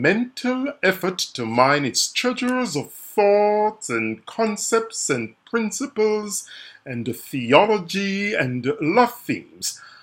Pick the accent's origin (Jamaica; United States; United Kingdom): Jamaica; accent: Jamaican; from my accent, you can tell that I'm Jamaican. I grew up in Jamaica, studied at Northern Caribbean University